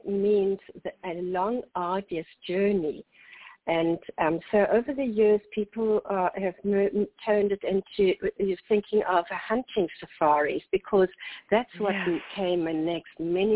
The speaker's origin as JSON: {"language": "English", "region": "KwaZulu-Natal", "country": "South Africa", "tie": "born or raised there", "said": "And I grew up in Natal, KwaZulu-Natal, on a farm, and I spoke Zulu to the local people."}